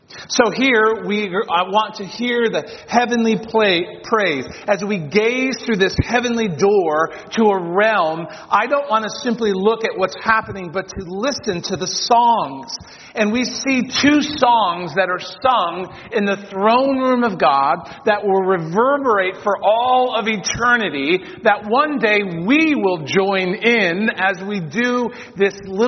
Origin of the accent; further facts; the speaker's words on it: United States; but I'm an American, but that's beside the point.